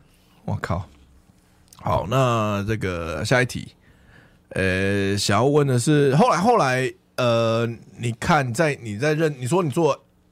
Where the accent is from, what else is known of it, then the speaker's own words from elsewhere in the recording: Taiwan; 因为我们台湾人大部分可能男生都是看盗版网站的 A 片，